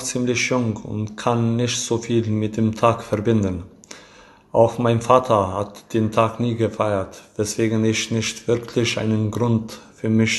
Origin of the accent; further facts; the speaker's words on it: Kosovo; German is a second language; now in Germany; Ich bin in Kosovo geboren und bin mit der Kultur aufgewachsen. Als ich dann nach Deutschland gekommen bin und die Sprache als auch die Kultur gelernt habe, würde ich mich als teilweise deutsch bezeichnen.